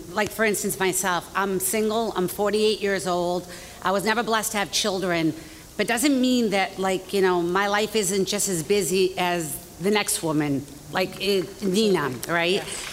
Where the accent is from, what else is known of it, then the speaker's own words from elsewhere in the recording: Boston, Massachusetts, United States; What you see is what you get, not just because I'm a Bostonian, because that's how I feel.